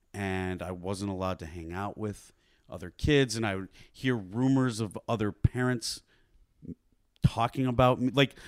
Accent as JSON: {"language": "English", "town": "West Bloomfield", "region": "Michigan", "country": "United States", "said": "I'm from the Detroit area."}